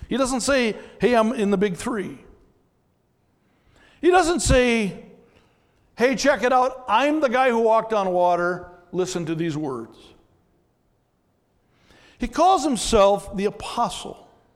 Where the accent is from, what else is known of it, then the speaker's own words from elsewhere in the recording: Brooklyn Center, Minnesota, United States; I do. I was raised in Brooklyn Center, and I live nearby.